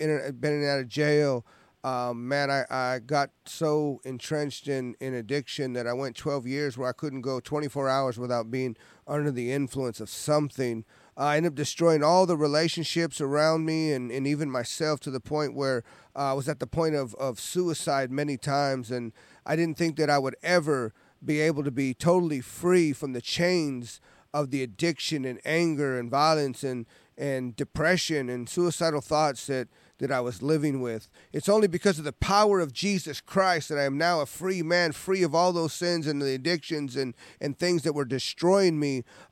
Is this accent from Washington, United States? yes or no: yes; Washington, United States; I'm 49 years old. I grew up in Washington State. I was the only child and grew up in a really broken home.